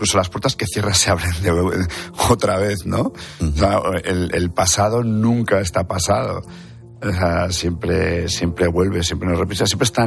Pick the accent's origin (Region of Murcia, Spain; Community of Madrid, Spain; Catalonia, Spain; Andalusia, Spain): Community of Madrid, Spain; Madrid; Yo, pues soy de Madrid.